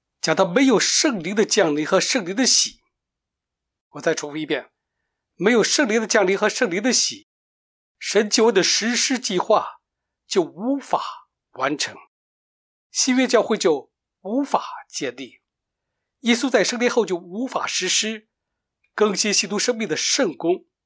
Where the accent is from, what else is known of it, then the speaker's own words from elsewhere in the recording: Beijing, China; 比如我从北京来的这地区